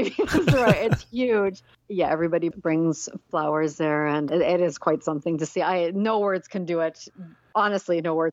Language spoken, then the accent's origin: English; Vancouver, British Columbia, Canada; I come from Vancouver